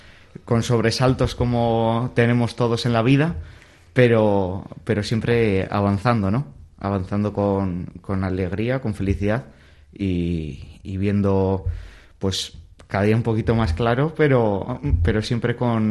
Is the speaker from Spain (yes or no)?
yes; Bilbao, Basque Country, Spain; yo soy de San Adrián, de aquí, de un barrio de Bilbao. Y yo siempre pues me he criado en un ambiente de barrio, en un ambiente de casi pueblo